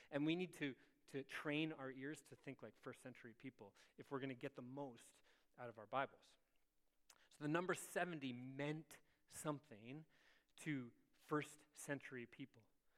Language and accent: English; Chicago, Illinois, United States; I grew up in the city of Chicago, and there was a group of, I grew up in a very Korean neighborhood